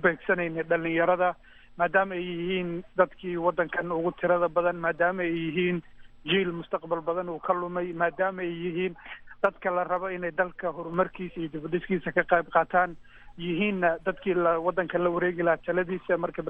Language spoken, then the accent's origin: Somali; Mogadishu, Banaadir, Somalia; also born or lived in abroad; magaalada Muqdisho aan ku koray, kadib waxaan nasiib fursad u helay inaan wadamada dibadda muddo kusoo noolaado